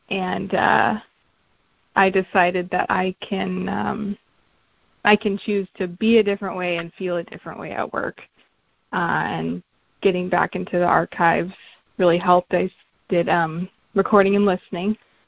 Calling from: Seattle, Washington, United States; I'm calling from Seattle.

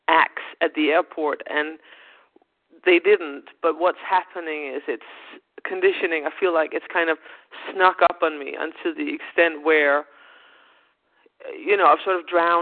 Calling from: Copenhagen, Capital Region of Denmark, Denmark; English is a second language; I'm calling from Copenhagen, Denmark.

